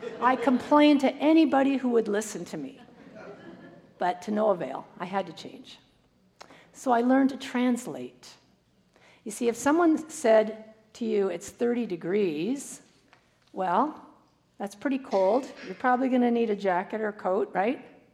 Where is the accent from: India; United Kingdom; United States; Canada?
Canada; When I was a teenager growing up in Canada